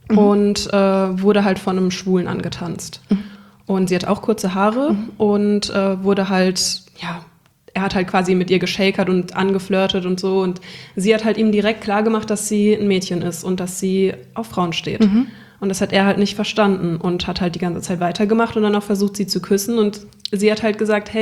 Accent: Worms, Rhineland-Palatinate, Germany; now in Cologne, Germany; Bei Worms.

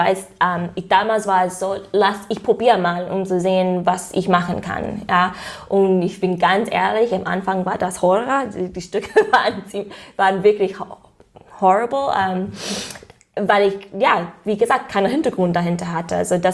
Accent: United States; German is a second language; Ich komme aus den USA, wahrscheinlich das sagt was. Meine Eltern sind Immigranten von Karibik.

